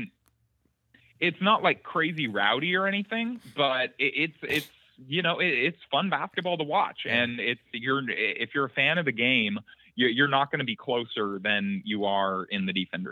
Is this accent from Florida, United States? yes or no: no; Newport Beach, California, United States; Yeah, I grew up in Newport Beach and I lifelong Laker fan.